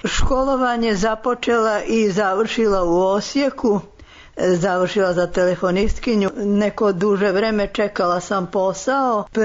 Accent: Kovačica, Vojvodina, Serbia; born there; now in Novi Sad, Serbia; rođena sam u Kovačicu, opština Kovačica, živim u Novom Sadu.

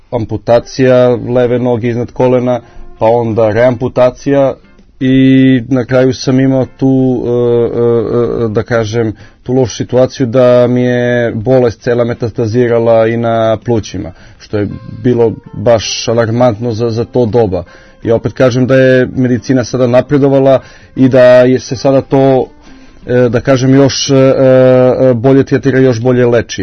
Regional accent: Niš, Southern and Eastern Serbia, Serbia; ja sam iz Niša.

